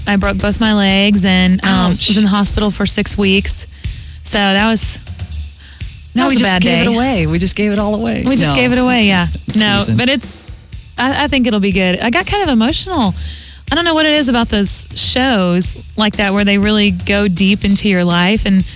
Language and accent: English; Boonesboro, Missouri, United States; Because I'm from Boonesboro, Missouri.